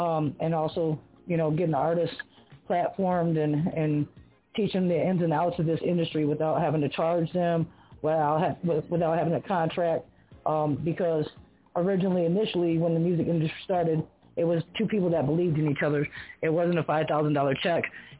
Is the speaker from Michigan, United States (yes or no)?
yes; Detroit, Michigan, United States; now in Utah, United States; So yeah, I'm out here in Utah. I actually just came out here in May. I come from Detroit City, out there in Michigan.